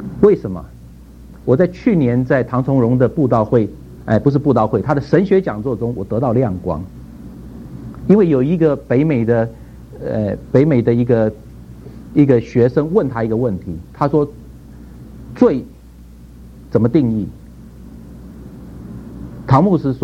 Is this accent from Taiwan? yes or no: yes; Taiwan; 我是吃台湾的奶水长大的，我到底是优先服侍中国人还是优先服侍台湾人？